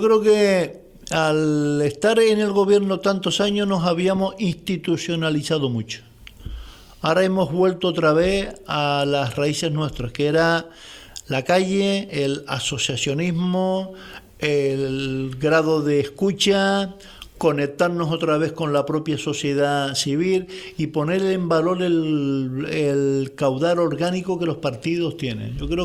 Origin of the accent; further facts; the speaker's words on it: Canary Islands, Spain; yo, como tinerfeño